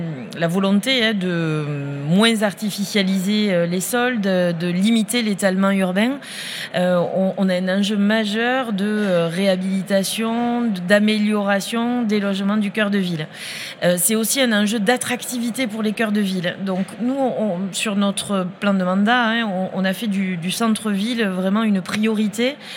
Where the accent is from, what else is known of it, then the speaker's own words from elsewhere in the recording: Millau, Occitanie, France; quand on dit qu'on est de Millau, eh bien, les gens nous connaissent, nous reconnaissent